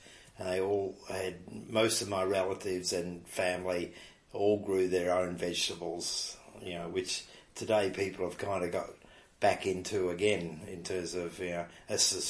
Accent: Wyuna, Victoria, Australia; also born or lived in Melbourne; I was born in Melbourne, but I grew up on a dairy farm in northern Victoria in the Goulburn Valley, a place called Wyuna.

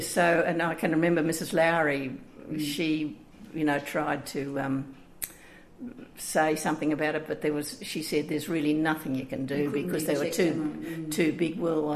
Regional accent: Armidale, New South Wales, Australia; No, my family, both mother and father, Armidale for several generations.

